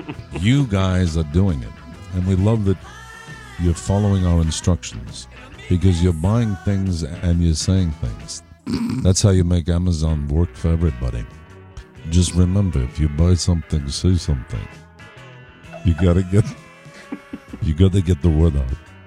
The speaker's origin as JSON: {"language": "English", "country": "Israel", "said": "You know, I'm from Israel."}